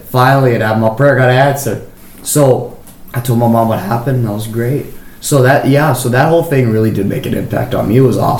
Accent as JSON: {"language": "English", "town": "Maui", "region": "Hawaii", "country": "United States", "tie": "born or raised there", "said": "Yes, I did. I was born and raised on Maui."}